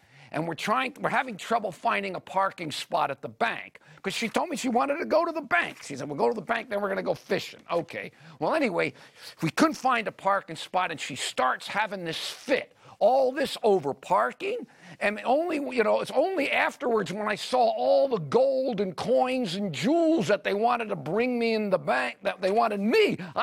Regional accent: United States; Okay, Americans. I'm an American. I live in America.

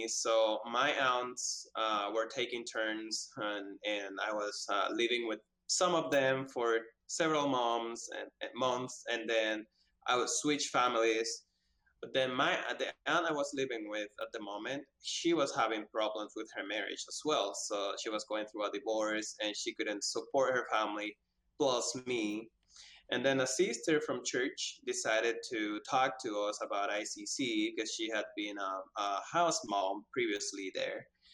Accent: Dominican Republic; I'm from Dominican Republic, and I grew up at the Las Palmas Children's Village.

